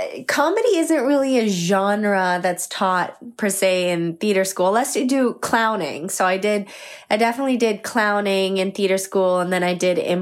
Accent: Scarborough, Ontario, Canada; I grew up in Scarborough, Ontario initially. Definitely a more working class place.

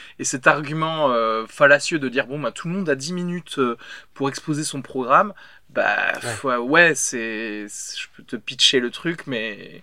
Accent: France; pour moi, en tant que Français

